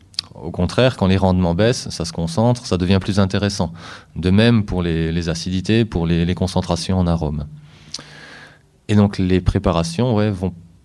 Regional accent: Grand Est, France; Je veux dire, chez nous, en Alsace, on a une zone en plaine qui s'appelle la Hart.

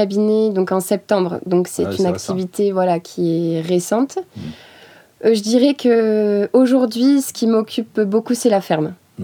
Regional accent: Caen, Normandy, France; now in Montpellier, France; Et moi, je suis originaire de Normandie, de Caen plus précisément. Donc moi, je suis arrivée ici il y a un peu plus de 3 ans, du coup, pour faire ma formation de sophrologue à Montpellier.

